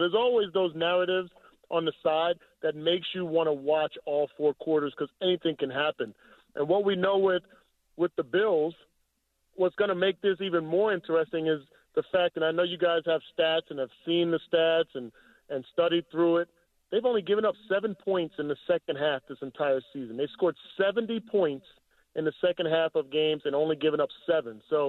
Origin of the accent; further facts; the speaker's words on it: New Jersey, United States; I grew up in Jersey. I went to Iowa. I played in cold weather.